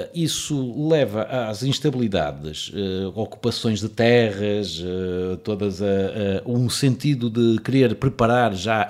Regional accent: Portugal; Agora, como bom português, e sabendo e conhecendo os portugueses

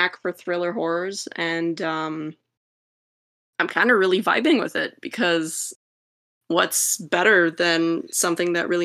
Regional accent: Montreal, Quebec, Canada; I'm originally from Montreal, still am from Montreal.

